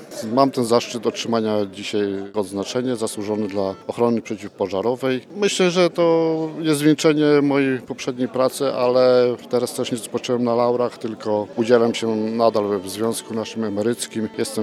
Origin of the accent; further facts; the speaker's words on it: Sępólno Krajeńskie, Kuyavian-Pomeranian Voivodeship, Poland; Jestem z Sępólna